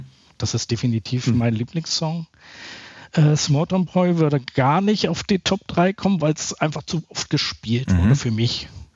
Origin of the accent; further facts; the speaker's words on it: East Germany, Germany; Ich bin in der DDR groß geworden, da wurden die dann halt mehrfach überspielt.